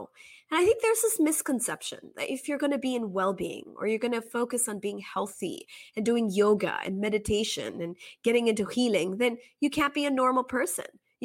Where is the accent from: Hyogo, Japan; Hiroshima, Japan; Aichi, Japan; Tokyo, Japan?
Hyogo, Japan; Kobe; I remember I grew up in Japan in a small town called Kobe, and we lived in smaller houses, so you do everything yourself.